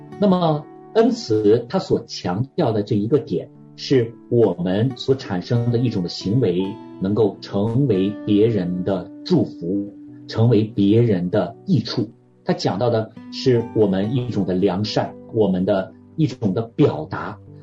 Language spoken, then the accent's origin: Chinese; northern China, China; 因为我是北方人哈，用这样的一个词语来表达